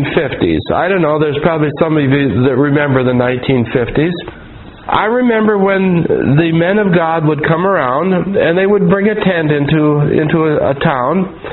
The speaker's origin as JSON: {"language": "English", "country": "United States", "tie": "born or raised there", "said": "I remember they set up a tent on the fairgrounds up where I grew up in Lewis County."}